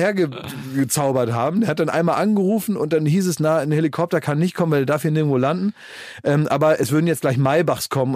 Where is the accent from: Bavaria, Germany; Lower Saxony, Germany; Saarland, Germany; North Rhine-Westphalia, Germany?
Lower Saxony, Germany; Vechta; in Vechta, in meiner Heimat, an eine Tankstelle gefahren und dann mussten wir da einfach so 2-3 Stunden abhängen.